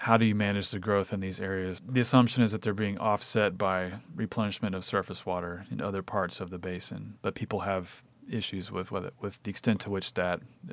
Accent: Dallas, Texas, United States; I grew up in Dallas, which is a classic sprawling out giant megalopolis.

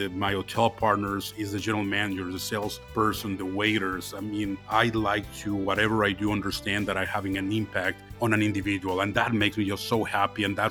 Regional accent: Mexico; now in Tucson, United States; a Mexican national that has adopted Tucson as my hometown.

